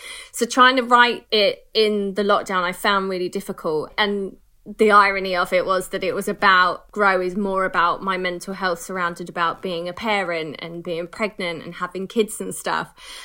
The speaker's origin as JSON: {"language": "English", "country": "United Kingdom", "said": "We're so British, though, aren't we?"}